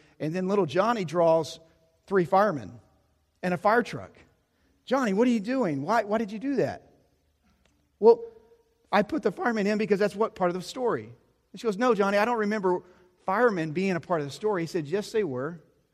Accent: Dumas, Texas, United States; because I grew up in Dumas, Texas, I would like Southern gospel country sounding music

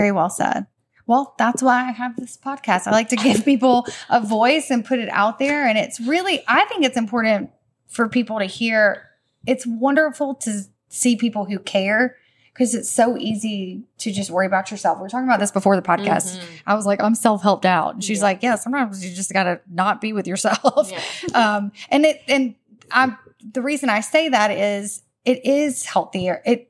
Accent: Tybee Island, Georgia, United States; I grew up near Tybee, but I grew up coming to Tybee regularly.

